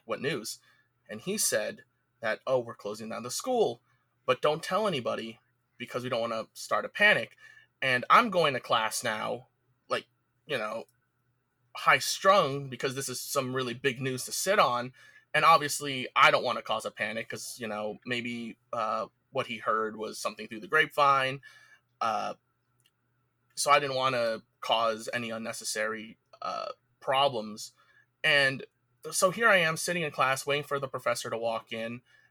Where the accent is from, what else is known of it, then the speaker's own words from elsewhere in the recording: Central Islip, New York, United States; Yes, I'm from Central Islip, actually.